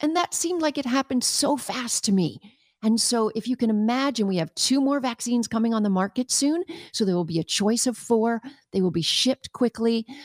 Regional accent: Canada; being a Canadian

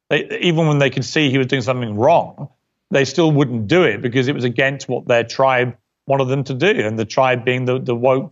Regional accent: England, United Kingdom; That was always my way when I grew up in England.

